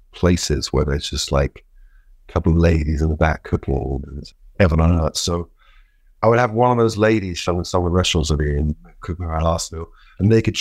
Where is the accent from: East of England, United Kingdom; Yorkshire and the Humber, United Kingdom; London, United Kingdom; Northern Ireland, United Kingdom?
London, United Kingdom; We grew up in London where we had no money before I sold any records.